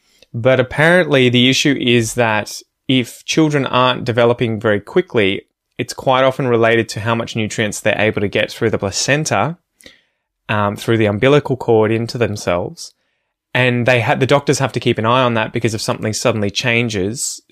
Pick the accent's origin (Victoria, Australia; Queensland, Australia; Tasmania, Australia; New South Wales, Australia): Victoria, Australia; Ocean Grove; somewhere like where I grew up in Ocean Grove or like Geelong or Melbourne.